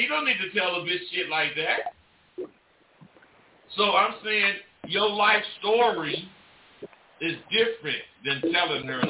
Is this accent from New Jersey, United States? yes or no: no; Vallejo, California, United States; born there; Well, I was born in Vallejo, California, and at 5 years old, I started noticing.